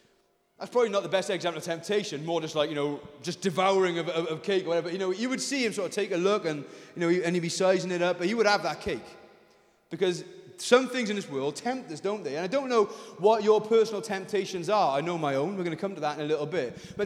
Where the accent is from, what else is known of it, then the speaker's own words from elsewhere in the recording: Wales, United Kingdom; because I'm a Welsh preacher